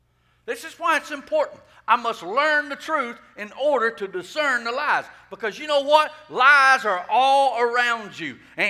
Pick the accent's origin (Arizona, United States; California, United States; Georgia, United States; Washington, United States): Georgia, United States; Rockmart; I can say that because I'm from Rockmart.